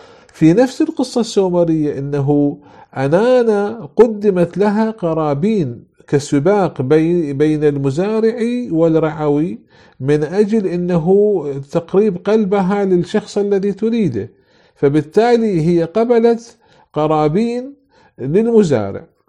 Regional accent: Iraq; عندنا في العراق

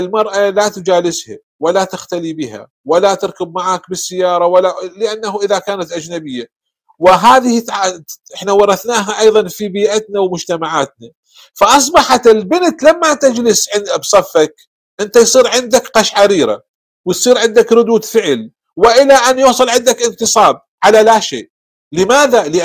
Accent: Iraq; إحنا كما يقال عندنا بالعراق

